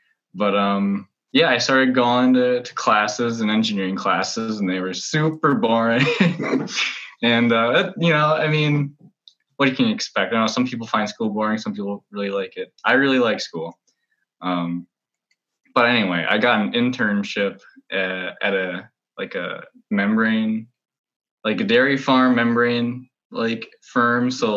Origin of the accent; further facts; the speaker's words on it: Stevens Point, Wisconsin, United States; I'm from Stevens Point, and the job market isn't the best for, you know, a lot of different things.